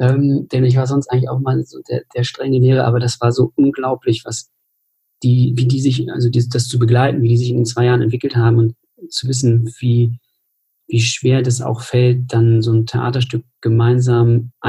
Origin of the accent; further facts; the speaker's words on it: Hamburg, Germany; dass ich bin selber Hamburger